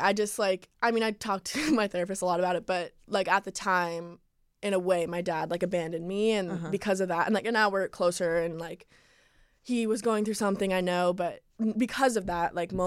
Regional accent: Calabasas, California, United States; I'm from Calabasas, so LA.

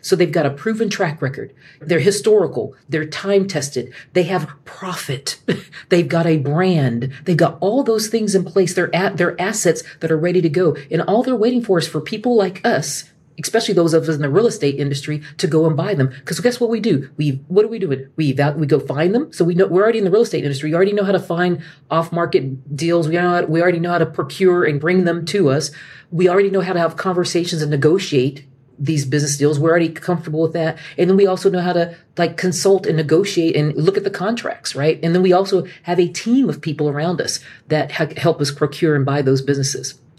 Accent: California, United States; I grew up on the Monterey Peninsula in California in the Bay Area.

